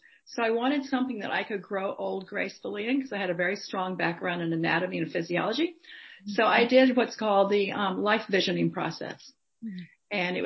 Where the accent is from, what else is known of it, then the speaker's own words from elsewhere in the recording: Dallas, Texas, United States; now in Hudson Valley, United States; I grew up in Dallas, Texas.